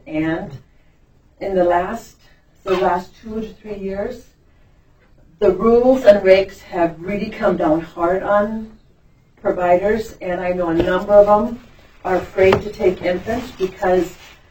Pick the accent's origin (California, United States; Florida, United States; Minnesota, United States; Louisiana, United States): Minnesota, United States; Crookston; I'm licensed family chef here, and I'm from Crookston.